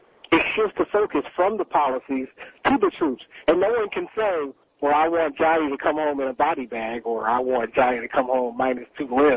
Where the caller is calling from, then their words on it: Seattle, Washington, United States; Hey, Peter, I'm calling from Seattle.